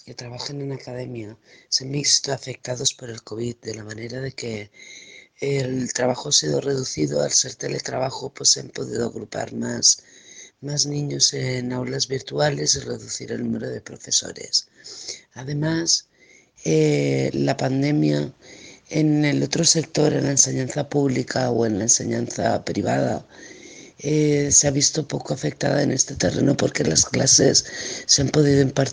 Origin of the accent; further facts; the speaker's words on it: Valencia, Valencian Community, Spain; born there; now in San Sebastián, Spain; soy nacida en Valencia, pero en la actualidad resido en San Sebastián